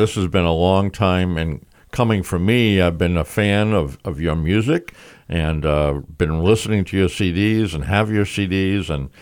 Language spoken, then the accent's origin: English; Rhode Island, United States; also born or lived in New Bedford; I was born in New Bedford, but I never lived there. Lived in Rhode Island my whole life.